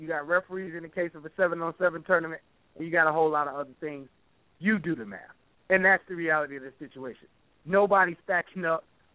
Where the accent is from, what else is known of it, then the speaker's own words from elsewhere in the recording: Florida, United States; I come from Florida. We started Hotbed in South Florida.